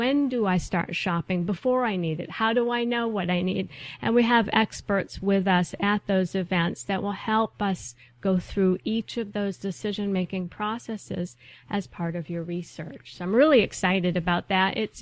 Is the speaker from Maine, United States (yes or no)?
yes; Maine, United States; I worked from my home state in Maine to Miami, Florida, and back up in Virginia.